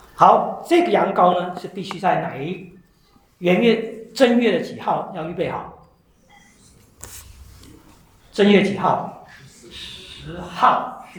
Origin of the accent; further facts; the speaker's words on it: China; 我们特别我们中国人有佛教背景的，很清楚啊